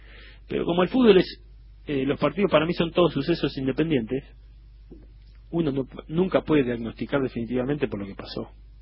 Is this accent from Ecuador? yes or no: no; Belgrano, Argentina; born there; Coco está en Belgrano, mi pueblo, claro, de nacimiento.